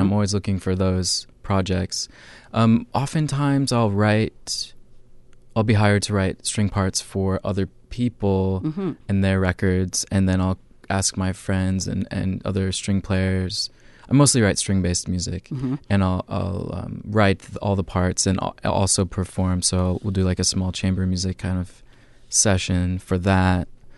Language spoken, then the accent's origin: English; Iowa, United States; now in Portland, United States; I grew up in the Midwest in the northwestern Iowa.